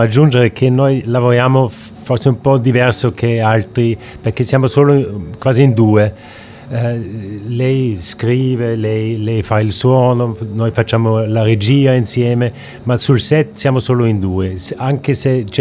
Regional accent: Vienna, Austria; Italian is a second language; Io sono da Vienna, abito a Vienna

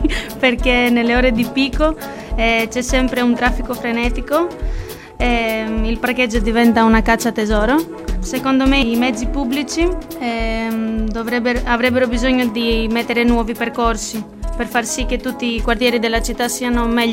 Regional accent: Tirana, Tirana County, Albania; Vengo da Tirana, ma sono un incrocio tra l'Albania e la Grecia

